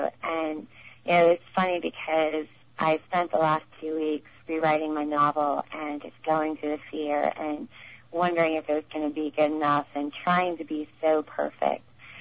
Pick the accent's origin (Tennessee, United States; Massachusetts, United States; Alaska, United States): Massachusetts, United States; Boston; I'm a big football fan, and I now live 3,000 miles from my hometown in Boston.